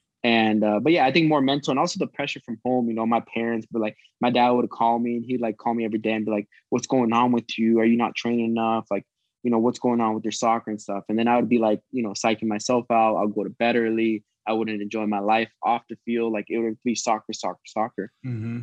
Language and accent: English; Oregon, United States; You know, we're both from Oregon.